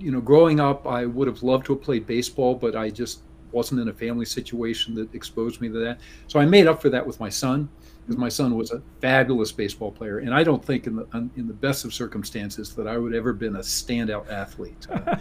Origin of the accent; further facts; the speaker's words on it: Baltimore, Maryland, United States; now in New Jersey, United States; So I was born in Baltimore. Grew up in the northern part, went to a very nice high school, had two brothers and a sister.